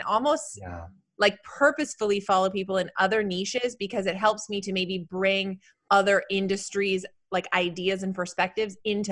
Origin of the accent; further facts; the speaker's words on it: Canada; Even though I'm Canadian, I love it too. Anytime I'm down in the States, it's the first place I go.